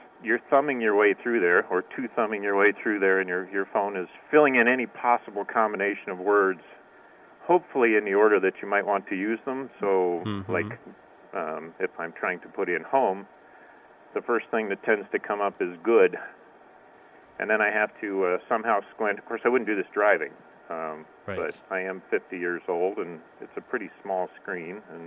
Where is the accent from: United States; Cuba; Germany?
United States; Poway, California; I'm from Poway, California.